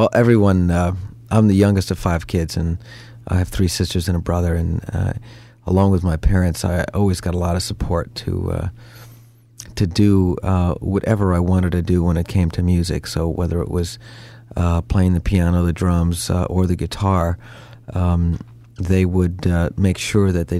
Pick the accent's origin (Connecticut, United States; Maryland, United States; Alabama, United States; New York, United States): New York, United States; Long Island; I mean, it was foreign for a little white kid from Long Island.